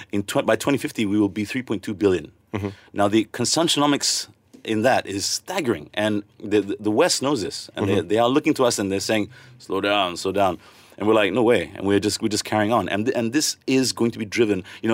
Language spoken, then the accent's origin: English; Kuching, Sarawak, Malaysia; You know, I remember growing up in Kuching, there was one big Standard Chartered building there. And we were concerned, why would Standard Chartered come to Kuching? Mm-hmm. You know, Borneo, the land of the headhunter. We were a far-flung place.